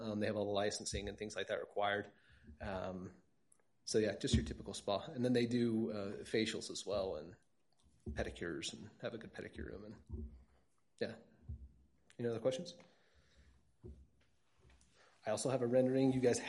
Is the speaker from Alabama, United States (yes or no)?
no; Sandy, Utah, United States; I grew up in the East Sandy area, and so a lot of us that grew up there that knew Sega Lily ended up in South Jordan